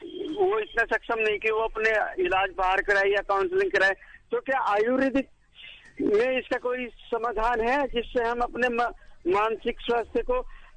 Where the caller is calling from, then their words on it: Haridwar, Uttarakhand, India; मैं गढ़वीरपुर हरिद्वार से हूँ।